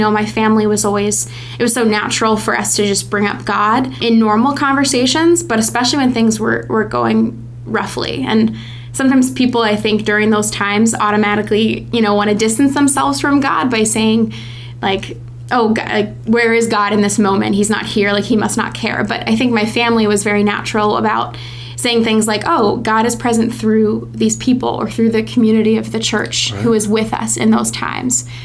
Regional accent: Clarksville, Maryland, United States; also born or lived in Archdiocese of Baltimore; I am what they call a cradle Catholic, and especially born and bred in the Archdiocese of Baltimore. I grew up attending one of the most beautiful parishes, St. Louis Church in Clarksville, Maryland, and just very blessed and grateful to call that my home parish growing up.

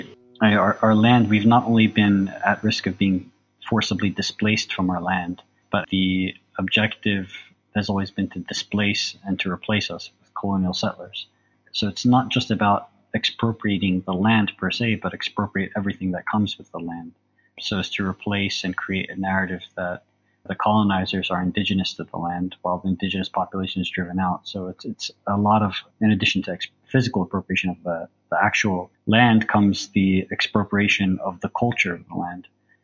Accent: United States; now in Palestine; I was born and raised in the States, but when I first came to Palestine in 2007, it was almost, you know, impossible for me to find authentic arak in the market.

